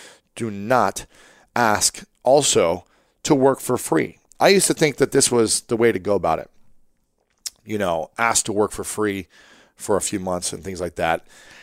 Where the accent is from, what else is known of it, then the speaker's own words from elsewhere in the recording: Ohio, United States; People from Ohio have a lot of pride and we kind of stick together. And so I would say, hey, I'm from Ohio as well.